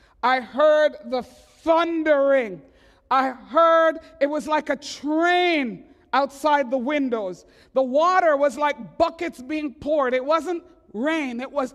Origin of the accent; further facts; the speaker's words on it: Montreal, Quebec, Canada; I grew up in Montreal where we laugh at you